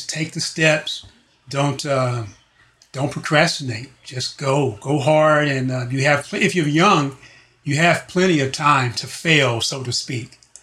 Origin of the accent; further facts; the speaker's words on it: Washington, District of Columbia, United States; now in Los Angeles, United States; Washington, D.C.